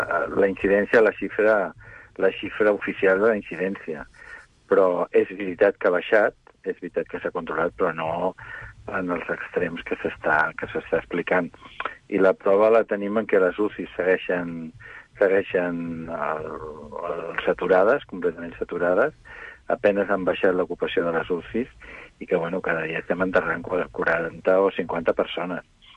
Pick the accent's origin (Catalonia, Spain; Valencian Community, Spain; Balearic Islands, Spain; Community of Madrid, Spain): Community of Madrid, Spain; Madrid; És que jo, com a madrileny, com a persona que visc a Madrid